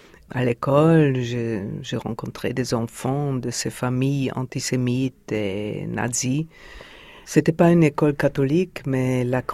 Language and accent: French; Vienna, Austria; born or raised there